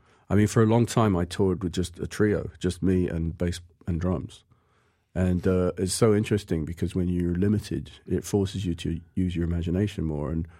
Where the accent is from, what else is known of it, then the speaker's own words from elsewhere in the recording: Portsmouth, South East England, United Kingdom; it's about my hometown, which is Portsmouth on the south coast of England.